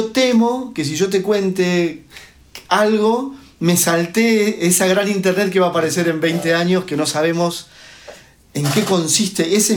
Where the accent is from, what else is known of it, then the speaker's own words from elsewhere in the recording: Buenos Aires, Argentina; porque la verdad que yo me considero muy argentino, muy porteño también y la verdad que lo ejerzo además.